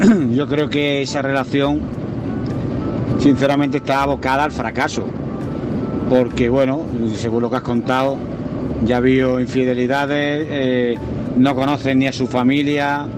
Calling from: Jaén, Andalusia, Spain; corresponsal de Jaén.

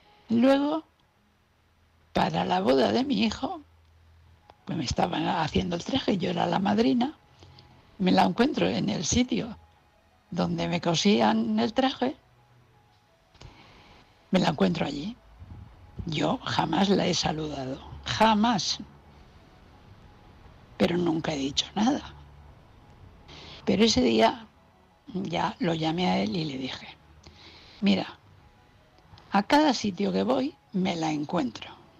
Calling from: Valencia, Valencian Community, Spain; de Valencia.

